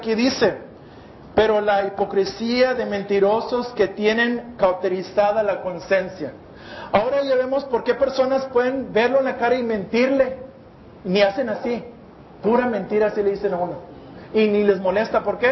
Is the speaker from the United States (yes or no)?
yes; United States; Yo fui criado en los Estados Unidos, yo nací, yo soy americano, pero mi papá fue mexicano.